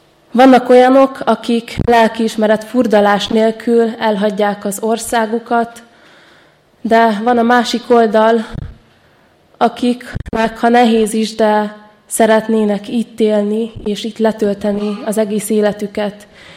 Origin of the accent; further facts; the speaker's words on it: Hungary; Mi magyarok vagyunk, magyarul beszélünk